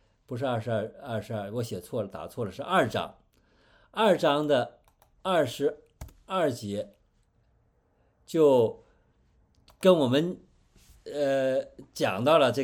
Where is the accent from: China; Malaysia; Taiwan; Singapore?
China; 我们中国人说神迹，如果是翻译成英文呢，是什么呢？miracle。